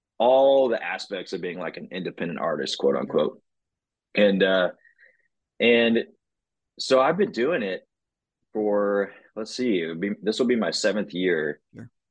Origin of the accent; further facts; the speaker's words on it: Weatherford, Texas, United States; So I grew up in Weatherford, Texas, and was pretty exposed to, you know, classic country and all sorts of, you know, all eras, I would say.